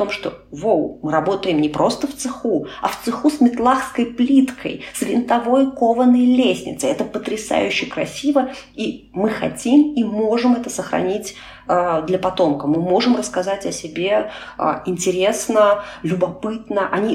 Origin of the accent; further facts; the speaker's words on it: Murmansk Oblast, Russia; born there; also born or lived in White Sea; я родилась на Кольском полуострове, прожила много лет у Белого моря.